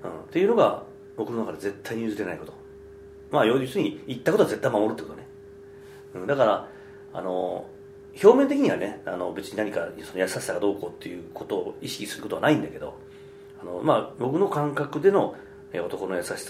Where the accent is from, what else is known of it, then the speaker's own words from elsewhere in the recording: Hiroshima, Japan; 僕は広島で育った人間なんで